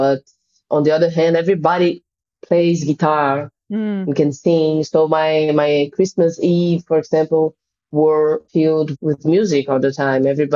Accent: São Paulo, Brazil; I come from Brazil, more specifically from São Paulo, which has, well, Brazil, needless to say, is a country, really powerful musical culture. And São Paulo specifically is a huge city with 20

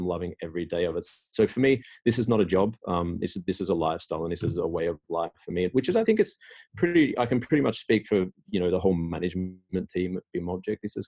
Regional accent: Australia; moved away as an adult; now in Sweden; After that, I moved to Sweden. So I'm originally from Australia. I moved to Sweden in 2 days. I've been here for 20 years.

